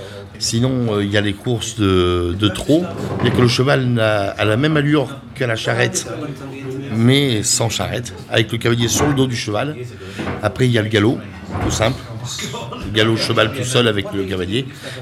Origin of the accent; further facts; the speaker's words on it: Eymoutiers, Nouvelle-Aquitaine, France; Je suis originaire d'Émoutiers.